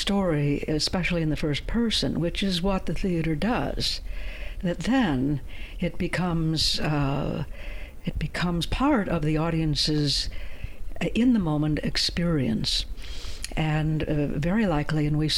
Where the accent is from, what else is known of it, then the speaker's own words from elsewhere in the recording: Midwest, United States; Well, even though I grew up in the Midwest, I never knew any of my grandparents